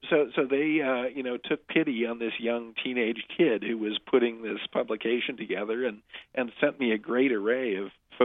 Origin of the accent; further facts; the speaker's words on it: Oxford, Ohio, United States; I do, yeah. I grew up in Oxford, where my father is an emeritus professor, now long retired, of chemistry at Miami.